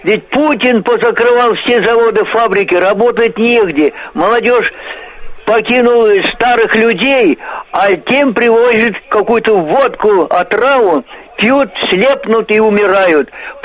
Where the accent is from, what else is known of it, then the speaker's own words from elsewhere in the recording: Penza Oblast, Russia; Я когда приехал в родное село за Пензой, это уникальный край.